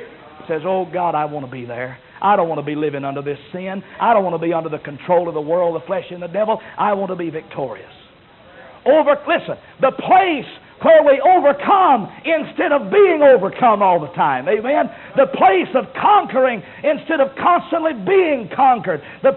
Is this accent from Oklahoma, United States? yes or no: no; Jasper, Texas, United States; Now, I didn't tell anybody I was from Jasper when we started this meeting because I know Jasper and Silsby have been longtime rivals on the football field.